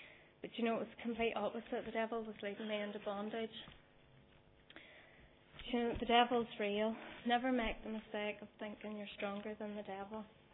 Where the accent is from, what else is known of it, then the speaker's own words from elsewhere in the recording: Ballymena, Northern Ireland, United Kingdom; born there; I was born in Ballymena, the oldest of four children.